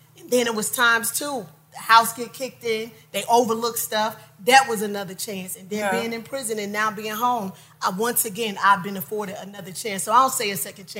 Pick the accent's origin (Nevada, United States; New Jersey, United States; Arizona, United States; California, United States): New Jersey, United States; now in Atlanta, United States; and being a city girl coming to Atlanta, people always think Atlanta's slow. You know, from up north, I'm from Jersey.